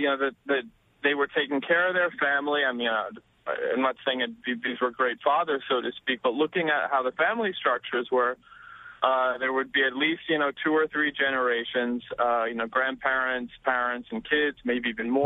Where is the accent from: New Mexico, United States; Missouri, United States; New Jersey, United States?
New Jersey, United States; also born or lived in New York; I was born in New York, but I grew up at the Jersey Shore.